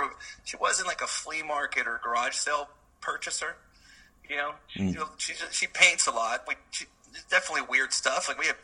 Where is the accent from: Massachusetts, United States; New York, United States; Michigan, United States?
Michigan, United States; Kalamazoo; But the funny thing is I grew up in Kalamazoo